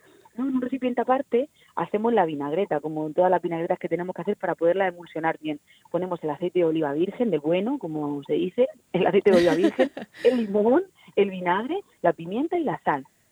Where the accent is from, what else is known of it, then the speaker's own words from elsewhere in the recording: Region of Murcia, Spain; nuestro particular homenaje de los murcianos como murciana, como buena embajadora murciana